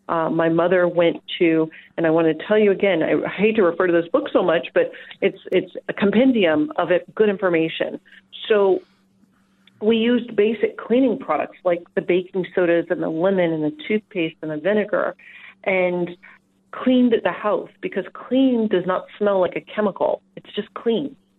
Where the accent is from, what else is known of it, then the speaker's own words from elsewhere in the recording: Austin, Texas, United States; So I come to this authentically from Austin, Texas